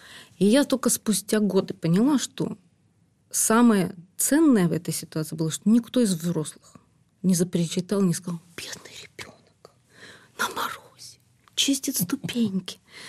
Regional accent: Semey, Abai Region, Kazakhstan; born there; а я родилась в Семипалатинске на ядерном полигоне. Отец у меня был начальником штаба

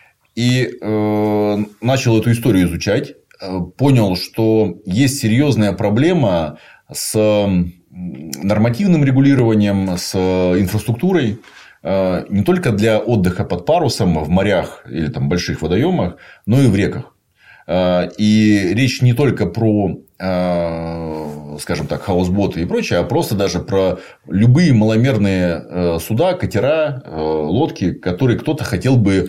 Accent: Siberia, Russia; Так как просто исторически я, ну, действительно, сибиряк, море было скорее бескрайнее море тайги вокруг.

